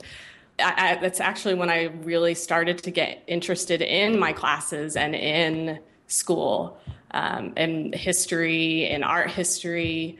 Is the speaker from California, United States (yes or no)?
yes; Santa Clara, California, United States; also born or lived in Cupertino; I grew up in Santa Clara, Cupertino.